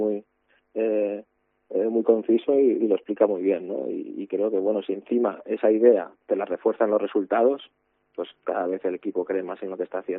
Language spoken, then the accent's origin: Spanish; Castellón, Valencian Community, Spain; Yo, por ejemplo, que soy de Castellón y sigo a Castellón